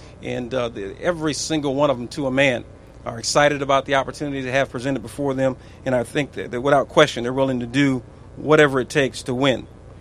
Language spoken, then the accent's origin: English; Beloit, Wisconsin, United States; We grew up together in Beloit. So we've actually dated since we were 15 years of age.